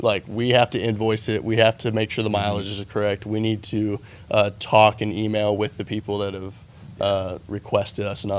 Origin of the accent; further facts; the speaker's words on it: Hobart, Oklahoma, United States; So he's from Mountain View. I'm from Hobart. We're both from Kiowa County. Southwest Oklahoma born and raised.